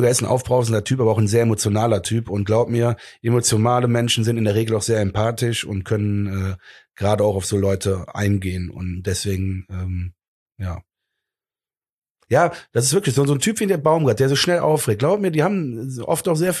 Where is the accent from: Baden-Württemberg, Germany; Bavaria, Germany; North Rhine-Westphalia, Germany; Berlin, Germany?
North Rhine-Westphalia, Germany; Cologne; Also für mich als Kölner ist er eine Legende.